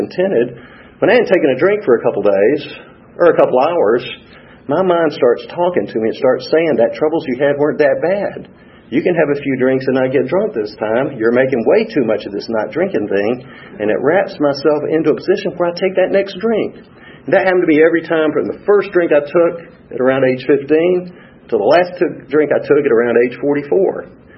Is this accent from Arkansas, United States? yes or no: no; Atlanta, Georgia, United States; born there; I was born right here in Atlanta. I had two parents that brought me home from Atlanta Medical.